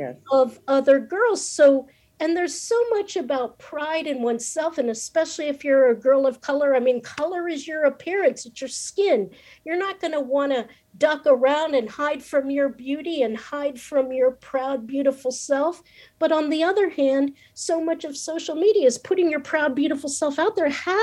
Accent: United States; growing up in America as a girl of color, it is no easy thing.

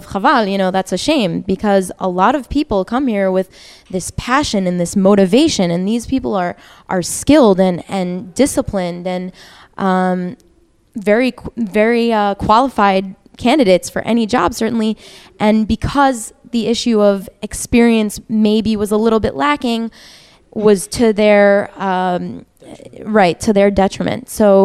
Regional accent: Rockland County, New York, United States; moved away as an adult; now in Israel; I'm also originally from New York, Rockland County. And I came here, I served in the IDF as a lone soldier.

